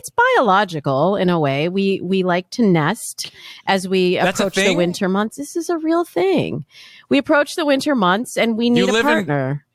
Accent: Michigan, United States; now in California, United States; I can't handle the cold, which is one of the reasons I live in California, even though I'm from Michigan.

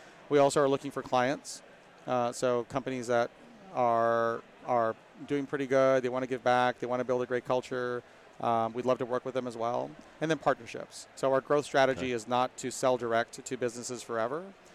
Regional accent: Austin, Texas, United States; I'm from Austin, Texas.

